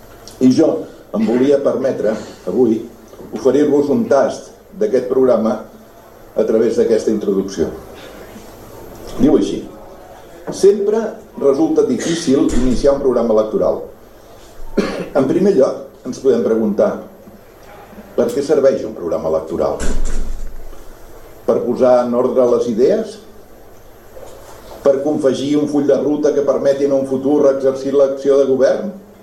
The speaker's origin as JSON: {"language": "Catalan", "town": "Barcelona", "region": "Catalonia", "country": "Spain", "tie": "born there", "lives_now": "Sitges, Spain", "said": "tinc 70 anys, vaig néixer a Barcelona, al carrer Tamarit, davant del mercat de Sant Antoni. Fa més de 40 anys que visc a Sitges i em sento sitgetà."}